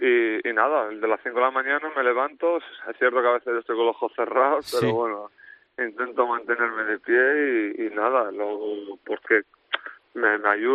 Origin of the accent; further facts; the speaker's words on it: Tetouan, Tanger-Tetouan-Al Hoceima, Morocco; Yo de Tetuán, plenamente.